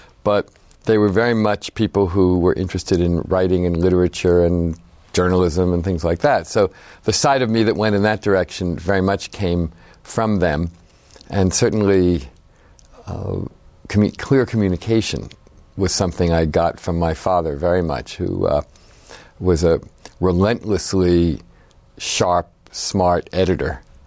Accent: Nutley, New Jersey, United States; also born or lived in Passaic; I grew up in Passaic, New Jersey, and grew up in a nearby town called Nutley, New Jersey, which is these days, I think, best known as the hometown also of Martha Stewart.

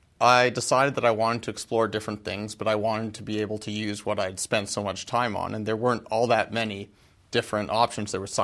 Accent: Vancouver, British Columbia, Canada; moved away as an adult; also born or lived in London; now in United States; I was born and raised in Vancouver. I lived there until I went away to college in Eastern Canada and then moved to the States after that. And I've been here since, save about a year and a half in London.

